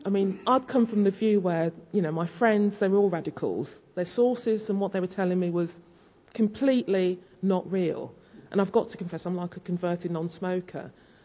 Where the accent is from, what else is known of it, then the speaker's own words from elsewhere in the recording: Birmingham, West Midlands, United Kingdom; I grew up in Birmingham, you know, back in the 60s, multicultural.